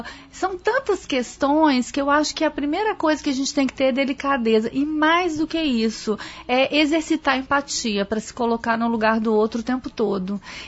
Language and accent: Portuguese; Minas Gerais, Brazil; porque eu sou de Minas, é muito longe mesmo para mim.